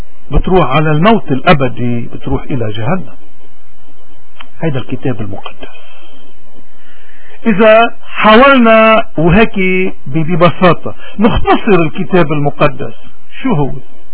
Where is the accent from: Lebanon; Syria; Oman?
Lebanon; نحن كلبنانيين نحن يمكن اكثر الناس بحاجة تنرجع لإيماننا، تنرجع لجذور الإيمان